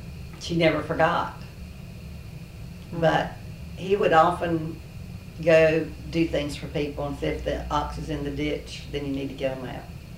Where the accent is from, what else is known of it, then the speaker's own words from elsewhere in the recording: Angier, North Carolina, United States; born there; But I was born in Anger.